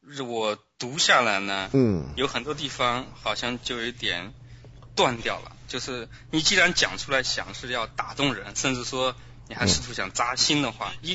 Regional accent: China; 那为什么我们中国人去好像又没有神呢？

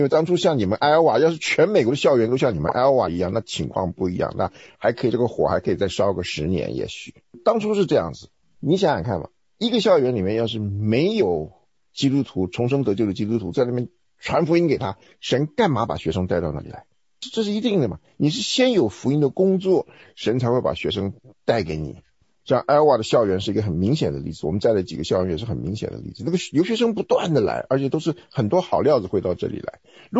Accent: Taiwan; now in North America; 那这个东西对我们从台湾来的，也许。没有这么强

